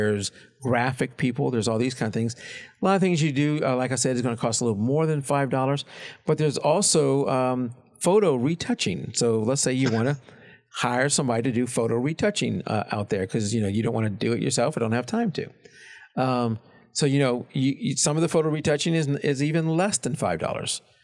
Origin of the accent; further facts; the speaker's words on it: Louisiana, United States; Well, I'm from Louisiana, so Louisiana.